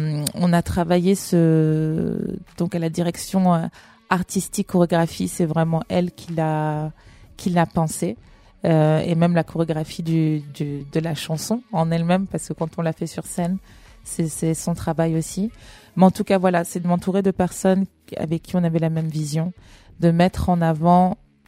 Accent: Cameroon; Mais après, dans le fond, je suis camerounaise. Faut savoir qu'au Cameroun, le français, l'anglais, c'est les langues officielles.

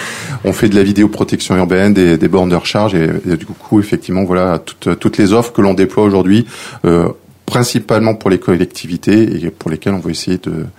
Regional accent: Clermont-Ferrand, Auvergne-Rhône-Alpes, France; je suis natif de Clermont-Ferrand, en Auvergne.

